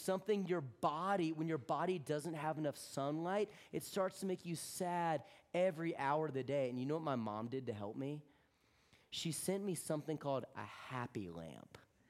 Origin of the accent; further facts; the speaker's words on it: Georgia, United States; moved away as an adult; also born or lived in Texas; Y'all know I was born in the Deep South, right? I was born in Texas and grew up in Georgia.